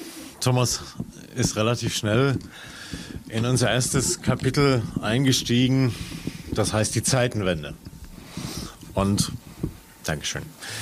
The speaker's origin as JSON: {"language": "German", "region": "East Germany", "country": "Germany", "said": "Ich komme aus dem Osten. Ich bin ein zutiefst in der DDR sozialisierter Mensch gewesen, komplett integriert ins System. Ich bin in der DDR Leistungssportler gewesen"}